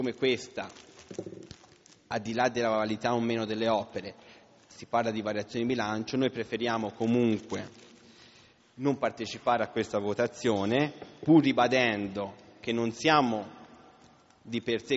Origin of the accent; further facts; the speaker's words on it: Terricciola, Tuscany, Italy; io sono di Terricciola, non è che riguardano nemmeno il mio comune